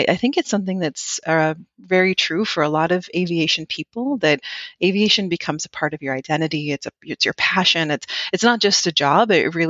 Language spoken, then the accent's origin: English; Wiarton, Ontario, Canada; So I grew up in Wyarton, Ontario. Most people here would probably know it as the groundhog capital of Canada.